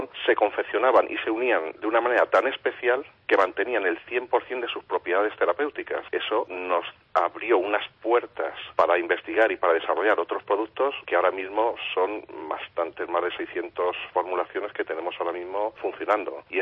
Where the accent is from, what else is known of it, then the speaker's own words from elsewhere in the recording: Castilla-La Mancha, Spain; Además somos castellano-manchegos